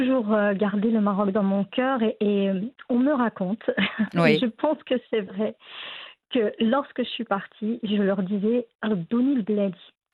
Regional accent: France; J'étais marocaine, même si voilà, j'ai grandi en France, je suis aussi française.

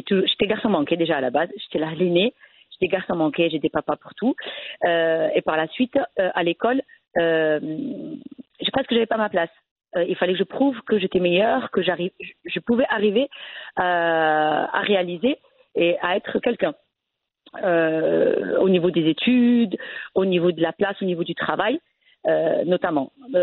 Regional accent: France; moi je suis née en France. Donc j'ai grandi en France, je suis fille d'ouvrier, manœuvre qui est venue en France pour travailler pour sa famille.

